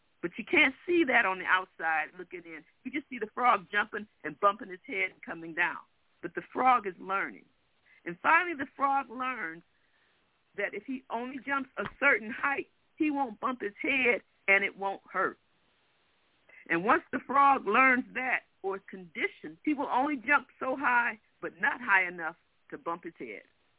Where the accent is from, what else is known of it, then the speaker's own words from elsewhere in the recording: Detroit, Michigan, United States; Now, I'm from Detroit. We very rarely see a frog in the city, okay? We're surrounded by water. We're from Michigan.